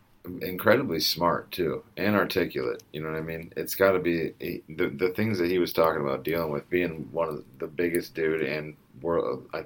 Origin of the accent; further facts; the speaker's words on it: Arizona, United States; I feel like growing up in Arizona, I probably had some kind of stigma of it wasn't the norm.